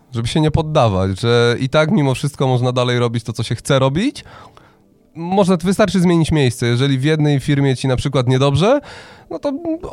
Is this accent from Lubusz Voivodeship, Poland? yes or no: yes; Zielona Góra, Lubusz Voivodeship, Poland; jestem z Zielonej Góry. Urodziłem się na Podgórnej, każdy prawilny zielonogórzanin. No, ale miałem swoje przygody w życiu, gdzie wyjeżdżałem z tego miasta. Byłem w Żaganiu, później trochę w Gdańsku na chwilę się zatrzymałem